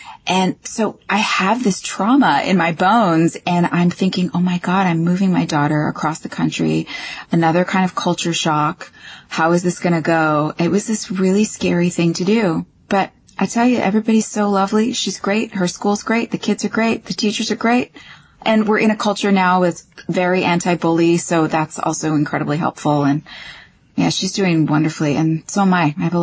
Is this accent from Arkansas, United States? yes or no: no; Texas, United States; but the South is so in my bones. And so much of that came from growing up in Texas around the country music and the football and the manners